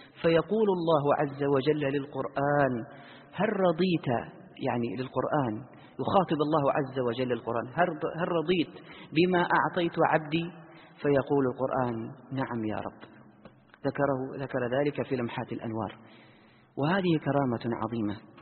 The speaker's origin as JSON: {"language": "Arabic", "country": "Saudi Arabia", "said": "من أعظم يمكن العيادات زحمة عندنا في السعودية"}